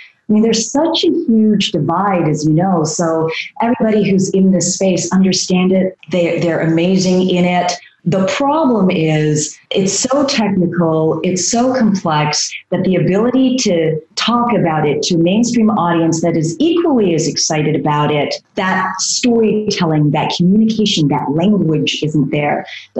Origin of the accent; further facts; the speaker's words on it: Toronto, Ontario, Canada; also born or lived in Hong Kong; Look, I was born in Hong Kong, but I was raised in Canada. I was 2 years old when our family moved to Toronto, Canada.